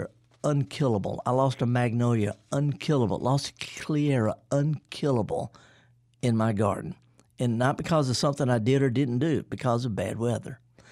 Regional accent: the South, United States; But see, we're from the South. How do you say soil? Soil. Soil.

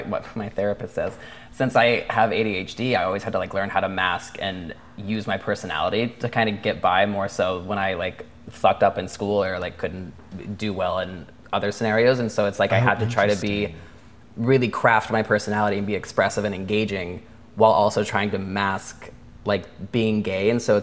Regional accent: Indiana, United States; now in Los Angeles, United States; When I grew up in Indiana, like all close girlfriends, like I have very few close male friends.

